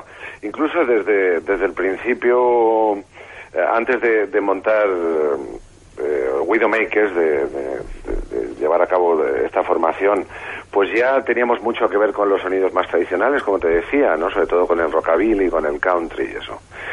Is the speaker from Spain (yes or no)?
yes; Spain; porque somos españoles